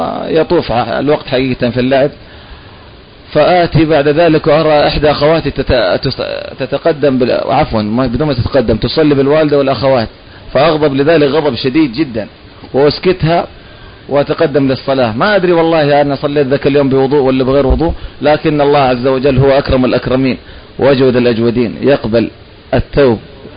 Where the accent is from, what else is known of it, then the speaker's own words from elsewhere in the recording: Jeddah, Makkah Province, Saudi Arabia; تربيت وترعرعت في جدة وبالأخص في حي الهندوية، وحفظت القرآن بفضل الله سبحانه وتعالى في مسجد الروضة بباب شريف،